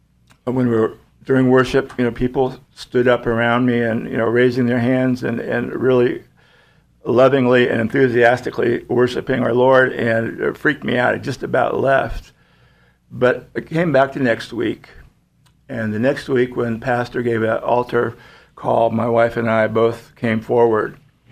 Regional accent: California, United States; I grew up down in the Bay Area in Marin County, north of San Francisco. We moved up here, graduated from Cal.

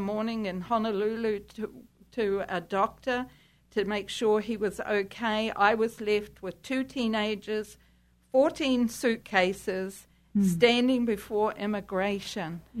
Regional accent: New Zealand; We're from New Zealand, but he had relocated.

